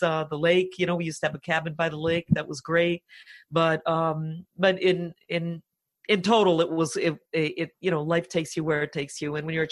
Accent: Sudbury, Ontario, Canada; first language Finnish; English is a second language; Well, I was born in Sudbury to a family that were immigrants from Finland. And so my brother and sister were both born there, and so were my parents. So I grew up in a primarily Finnish community, spoke Finnish first and so on, and went to a Finnish church

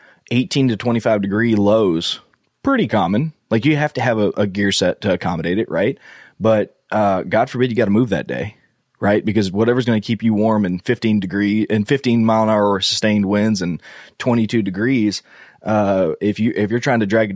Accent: Georgia, United States; also born or lived in Amelia Island, Florida; So I grew up, I was born in Amelia Island, moved to Southeast Georgia, had 1800 acres of private land that my family had for generations, and I hunted and I had a blast.

